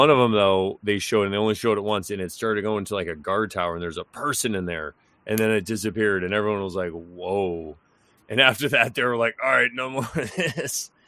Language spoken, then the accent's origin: English; Connecticut, United States; it's like I grew up in Connecticut, and I don't know if it's because we were close to New York City, but not exactly New York or what, just this proximity.